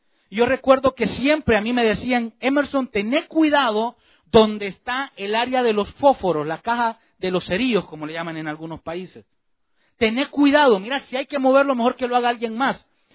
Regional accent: Chalatenango, El Salvador; allá yo recuerdo que entre los dichos de pueblo, usted, los dichos de pueblo, allá en mi tierra Chalate, había algo que era imperdonable.

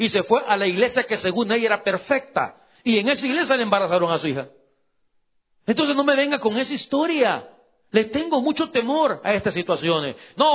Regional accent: El Salvador; now in United States; un pastor se divorció allá en mi país, en El Salvador

